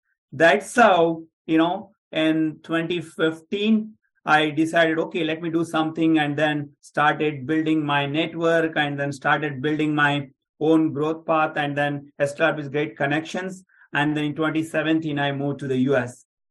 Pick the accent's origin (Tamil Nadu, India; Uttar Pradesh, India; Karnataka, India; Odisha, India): Karnataka, India; Belgaum; English is a second language; also born or lived in Mumbai; I'm from city called, probably it is the south of India called Belgaum. I'm from that city, but which is near to Pune.